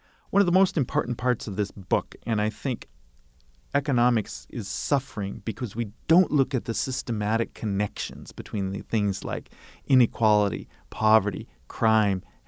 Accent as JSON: {"language": "English", "town": "Tacoma", "region": "Washington", "country": "United States", "tie": "born or raised there", "said": "Well, in fact, when I grew up in Tacoma, we didn't lock our door."}